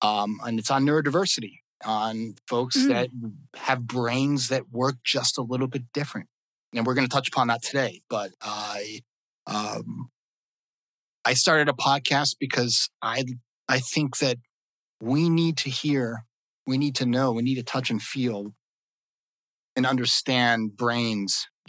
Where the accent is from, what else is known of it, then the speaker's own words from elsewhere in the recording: California, United States; I'm based out of Santa Barbara, California. I'm a Californian. We speak very slowly.